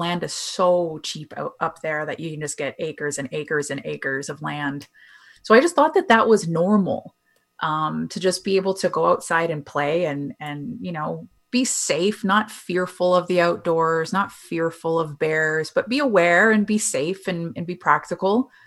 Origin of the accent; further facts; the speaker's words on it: Ontario, Canada; now in Calgary, Canada; I was born and raised in Northern Ontario. Snow was just a part of my life.